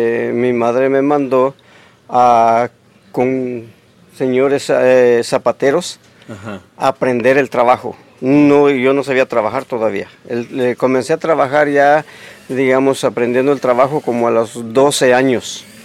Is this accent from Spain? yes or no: no; Guatemala; Yo soy guatemalteco. Este trabajo lo comencé a aprender a los 8 años de edad. Ahorita tengo 64.